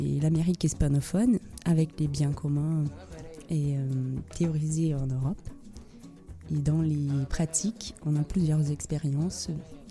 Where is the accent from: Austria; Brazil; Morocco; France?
Brazil; Belo Horizonte, Minas Gerais; French is a second language; Je viens de Belo Horizonte, c'est une ville au sud-est du Brésil, à 105 km de Rio vers le nord, juste pour situer. C'est pas une ville au bord de la mer, comme tout le monde rêve au Brésil, c'est dans les montagnes. Une ville minière, construite moderne dans le 19e siècle.